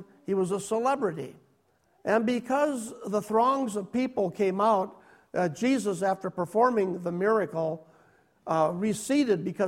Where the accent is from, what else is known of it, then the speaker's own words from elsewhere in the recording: North Branch, Minnesota, United States; You know, back when I was growing up in North Branch, Minnesota, we had on our one day of summer a midsummer parade.